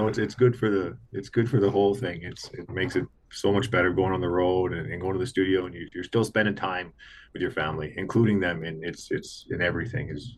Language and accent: English; Pierceland, Saskatchewan, Canada; now in Leader, Canada; I'm living in Leader, Saskatchewan. And my hometown is actually in Pierceland, Saskatchewan, the northern part of the province. But I've been down here for a better part of 20 years